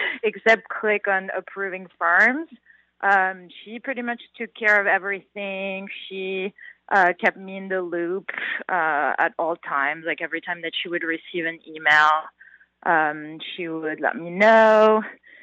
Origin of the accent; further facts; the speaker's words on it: France; English is a second language; I have a very different background from a lot of people because I come from France.